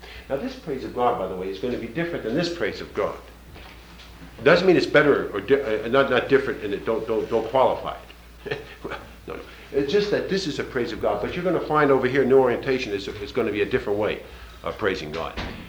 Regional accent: Los Angeles, California, United States; I come from Los Angeles. And down in Los Angeles, at least, there's a lot of anxiety.

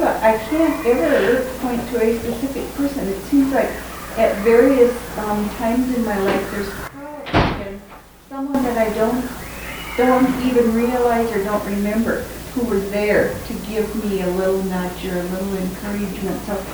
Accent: Austin, Minnesota, United States; from Austin, Minnesota

